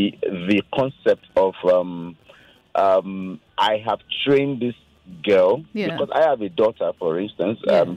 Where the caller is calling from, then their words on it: Idimu, Lagos, Nigeria; I'm calling from Idimu.